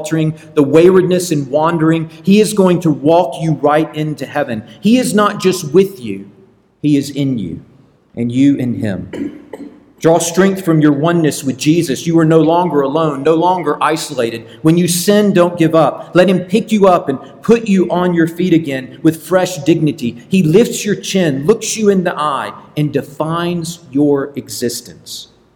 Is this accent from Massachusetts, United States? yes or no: no; Augusta, Georgia, United States; I grew up in Augusta, Georgia, and my parents actually, when I was born, I was brought home to the house that they live in now. So they've lived there for a very long time. I grew up in that house.